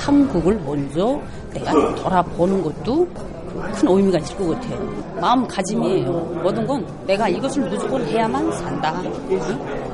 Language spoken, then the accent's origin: Korean; North Korea